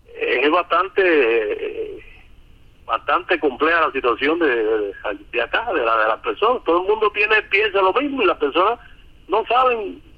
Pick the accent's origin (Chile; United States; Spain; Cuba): Cuba; nosotros como cubanos